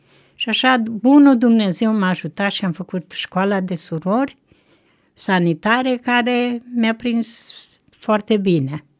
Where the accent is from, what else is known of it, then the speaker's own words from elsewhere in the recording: Bărticești, Neamț County, Romania; Satul meu, Barticeștiu, este catolici.